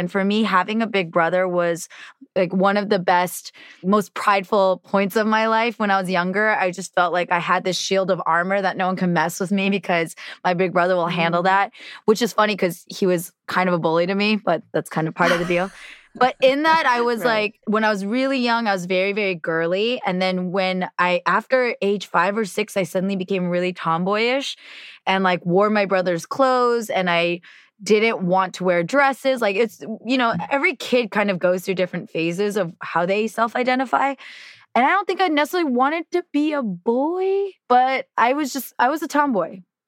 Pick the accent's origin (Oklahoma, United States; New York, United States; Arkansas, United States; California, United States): California, United States; But I grew up in the Bay Area in the late 80s, early 90s. So it's a very diverse part of the country, but Korean American family.